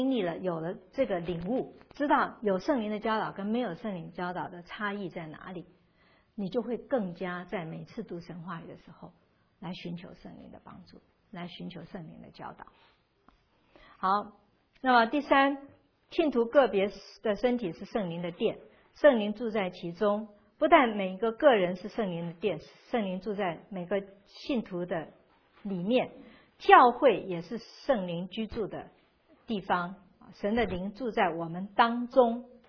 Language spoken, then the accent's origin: Chinese; China; 我们中国人最喜欢的塞一个红包，私下塞一下，赶快拿